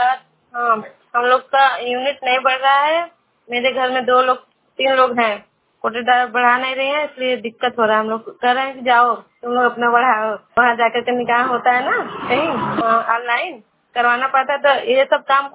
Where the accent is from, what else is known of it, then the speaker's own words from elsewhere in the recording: Jignaudi, Uttar Pradesh, India; मेरे गांव का नाम जिगनौड़ी है, मेरे जिले का नाम है मिर्जापुर, पिन कोड है 2311001।